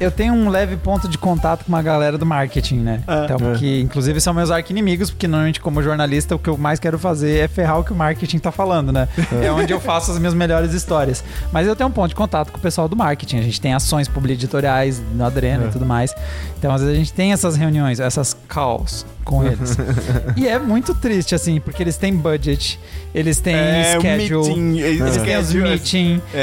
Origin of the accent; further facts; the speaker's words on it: Brazil; como a gente é brasileiro